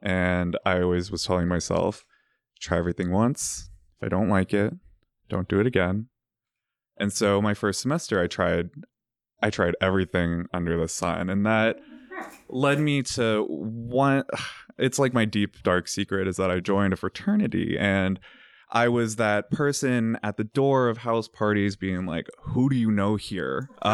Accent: Virginia, United States; All right, so I'm from Virginia, raised by religious parents, and I went to this small, tiny Catholic school.

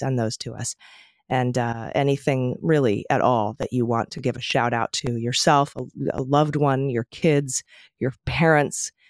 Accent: Ohio, United States; I grew up in Ohio on a lake. And I used to collect tadpoles and they would turn into a bunch of frogs.

